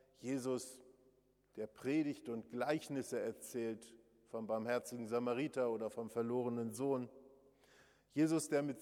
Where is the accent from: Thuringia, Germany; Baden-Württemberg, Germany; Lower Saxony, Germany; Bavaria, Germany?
Bavaria, Germany; Rothenburg; Vor einer Woche war ich in meiner Heimatstadt Rothenburg.